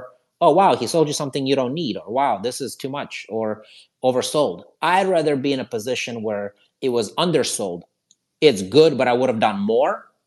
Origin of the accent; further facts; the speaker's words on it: Ohio, United States; And then I grew up in Ohio.